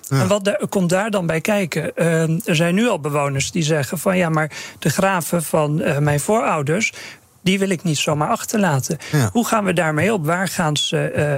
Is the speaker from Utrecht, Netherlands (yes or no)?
no; Terschelling, Friesland, Netherlands; Nou, ik ben opgegroeid op Terschelling.